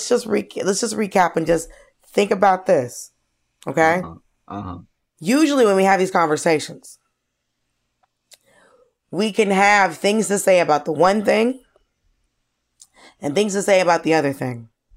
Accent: Georgia, United States; like, I grew up in Georgia.

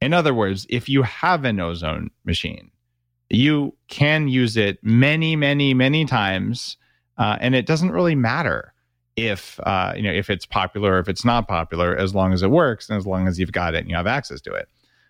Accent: New Mexico, United States; Now, I grew up in New Mexico. My parents had a share in a gold mine.

